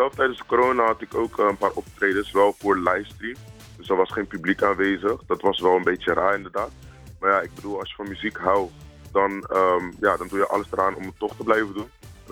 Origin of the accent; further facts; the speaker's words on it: Curaçao; Ik kom zelf uit Curaçao, waar er mooie stranden zijn. De oceans daar zijn gewoon echt helderblauw.